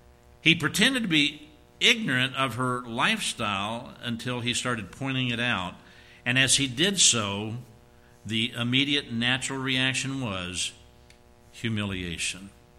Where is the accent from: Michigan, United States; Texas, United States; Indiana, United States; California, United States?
Indiana, United States; We were living down in Jacksonville, Florida area. And we're from Indiana, and I didn't want to come back to Indiana.